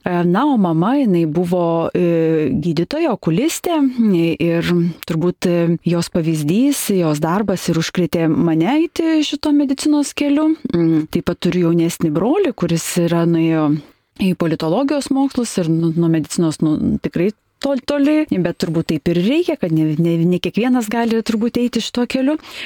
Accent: Kaunas, Kaunas County, Lithuania; Taip, aš kaunietė, taip.

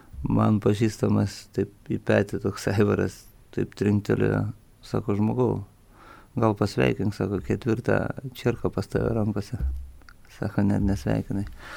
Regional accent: Rusnė, Klaipėda County, Lithuania; Gimiau, augau Rusnėj, tai kaip ir nuo Pamario.

